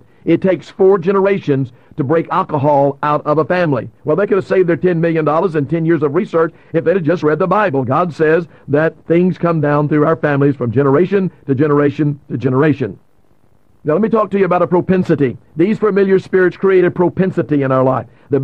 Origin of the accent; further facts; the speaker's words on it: Louisiana, United States; I was raised up in North Louisiana, and so we would sweep up pine straw and make rooms